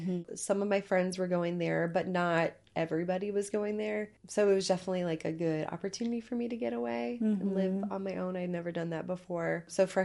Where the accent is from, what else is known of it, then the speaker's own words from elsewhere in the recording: Highland, Indiana, United States; I was born in Northwest Indiana. I was born in Highland, Indiana, and grew up there most of my life.